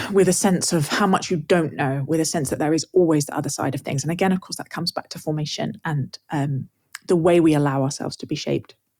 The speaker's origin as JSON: {"language": "English", "region": "England", "country": "United Kingdom", "said": "I'm English"}